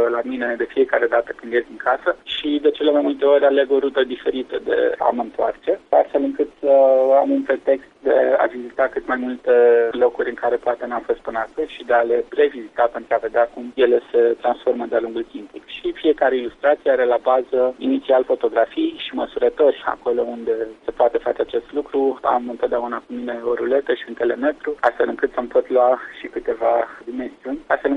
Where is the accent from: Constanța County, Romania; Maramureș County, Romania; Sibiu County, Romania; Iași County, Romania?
Iași County, Romania; Iași; acum am început cu Iașul pentru că este orașul natal